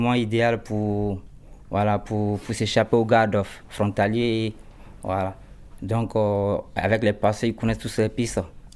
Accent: Côte d’Ivoire; Je suis ivoirien.

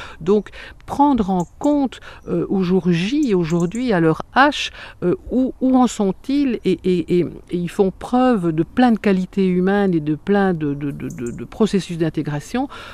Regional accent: Belgium; now in France; Déjà, je suis belge, ça doit sentir à l'accent. Moi, je vis en France. Je me sens ni belge ni française.

